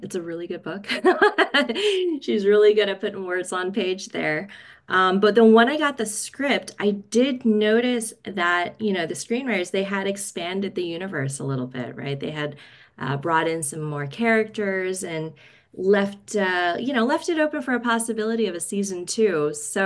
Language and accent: English; the South, United States; Fun fact, I grew up in the South, but I hate okra.